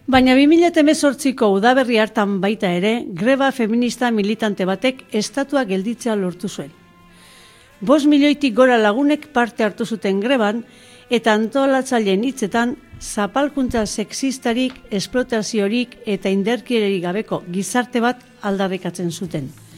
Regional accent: Basque Country, Spain; Emakume euskalduna naizen aldetik, pentsatzen dut oraindik ez dugula formulatu era egokian feminismo horrek estaturik gabeko nazioek behar duten errekonozimendua.

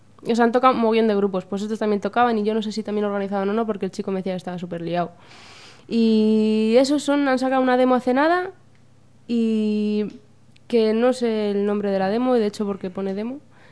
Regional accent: Madrid, Community of Madrid, Spain; Es que yo soy de Tetuán, o sea, mi barrio es Tetuán

